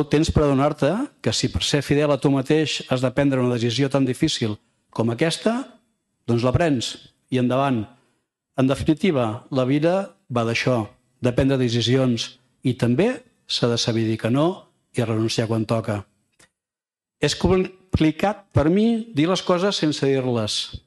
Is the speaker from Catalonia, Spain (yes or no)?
yes; Palamós, Catalonia, Spain; regidor del meu poble, del poble de Palamós